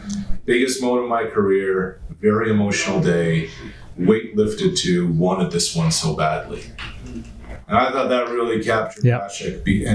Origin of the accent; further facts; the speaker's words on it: Canada; Like it was overwhelming to see that as a Canadian.